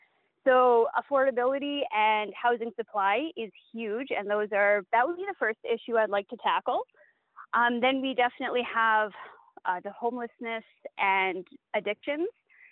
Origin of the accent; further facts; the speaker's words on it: Smithers, British Columbia, Canada; I grew up in the Bulkley Valley. I grew up in Smithers